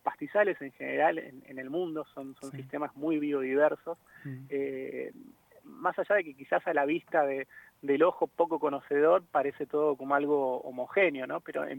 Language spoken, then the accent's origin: Spanish; Entre Ríos, Argentina; Originario soy de Entre Ríos, de la provincia de Entre Ríos, muy cerquita del Parque Nacional del Palmar, lo que se llama Guajay. Pero bueno, he andado por varios lugares de Argentina. Pero sí, litoraleño más que entrerriano.